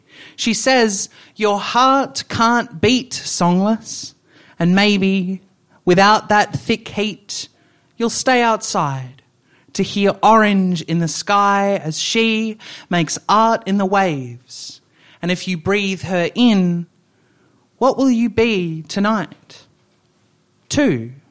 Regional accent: Perth, Western Australia, Australia; it's a little bit about growing up in Perth and sort of the landscape of the place

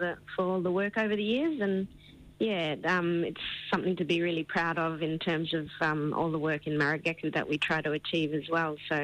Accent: Broome, Western Australia, Australia; so I was born and bred in Broome and have the privilege to call the Kimberleys my home.

